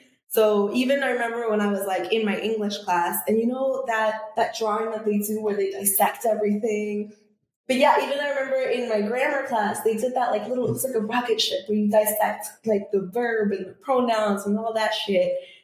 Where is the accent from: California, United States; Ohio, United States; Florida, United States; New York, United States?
New York, United States; other Central Americans, like especially like I'm from New York and now there's more Central America.